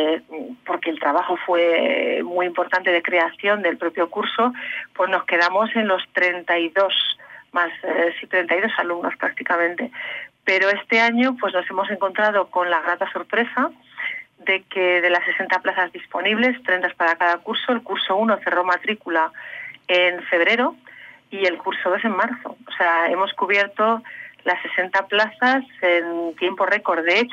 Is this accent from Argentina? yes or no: yes; Argentina; soy una persona de Argentina.